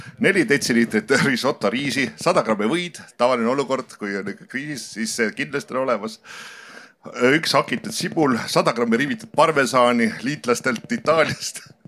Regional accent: Tallinn, Harju County, Estonia; tulen Tallinnast.

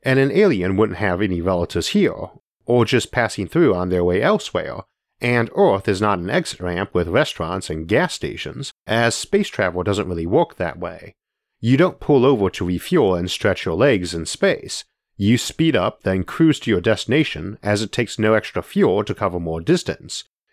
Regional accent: Geneva, New York, United States; the lovely wines we make up in my hometown of Geneva

